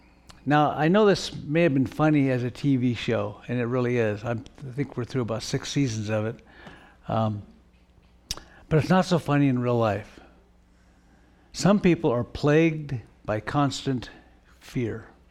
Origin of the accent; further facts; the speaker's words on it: Portland, Oregon, United States; We're from Portland. That's where the Portland Trail Blazers are.